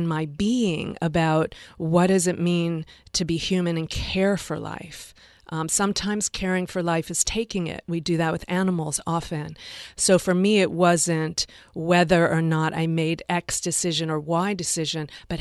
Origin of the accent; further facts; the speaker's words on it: Detroit, Michigan, United States; I grew up in Detroit, and I was born in 1963, and my family actually lived in the city.